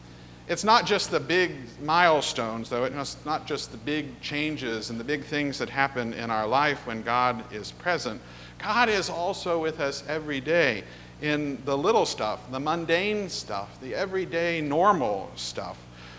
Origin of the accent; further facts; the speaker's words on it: Ohio, United States; Very different from Ohio. Suddenly I was all these hundreds and hundreds of miles from home and family in a different part of the country